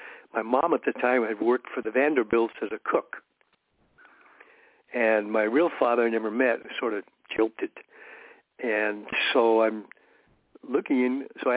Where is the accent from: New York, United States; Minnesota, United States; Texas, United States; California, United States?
New York, United States; New York City; born there; And so New York City. I was born in New York City.